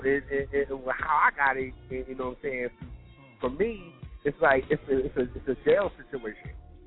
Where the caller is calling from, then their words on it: Brooklyn, New York, United States; I'm calling from Brooklyn.